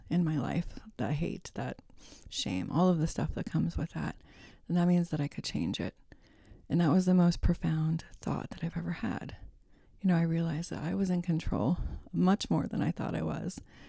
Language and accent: English; Dayton, Ohio, United States; I did. I'm from Dayton and I went to Northmont, and I've left Ohio, but it's kind of like the Bermuda Triangle.